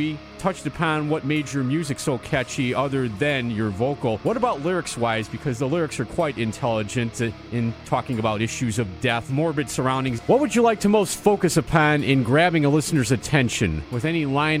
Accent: Berwyn, Illinois, United States; I saw you guys in Berwyn, my hometown

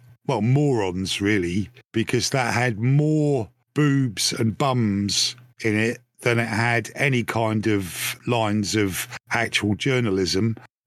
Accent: United Kingdom; I love being British

